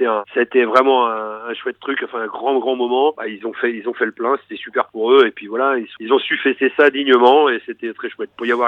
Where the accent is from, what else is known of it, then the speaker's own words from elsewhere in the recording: Normandy, France; also born or lived in Loire-Atlantique / Vienne / Vendée; j'ai vécu un grand moment de ma jeunesse, j'ai vécu dans le Calvados, donc moi que tu dois connaître, hein, j'habitais au Nez-sur-Redon.